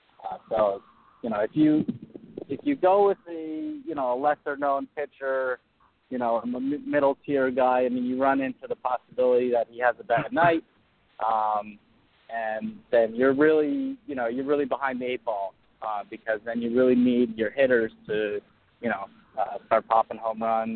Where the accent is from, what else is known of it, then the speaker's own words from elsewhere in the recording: New Jersey, United States; now in California, United States; Yeah, I'm originally from New Jersey, and but I've been out in California now for like almost 20 years.